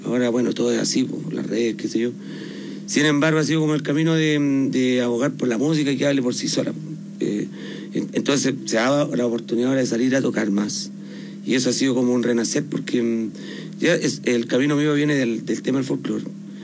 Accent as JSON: {"language": "Spanish", "town": "Yungay", "region": "Ñuble", "country": "Chile", "said": "Yo soy de Yungay, suena guasa."}